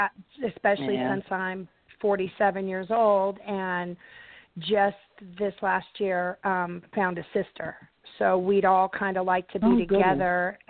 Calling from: California, United States; I'm calling from Northern California.

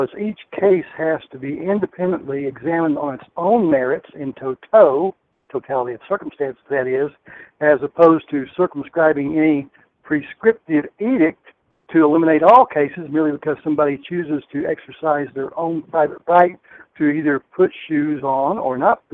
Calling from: Las Vegas, Nevada, United States; Well, I am near Las Vegas, Nevada.

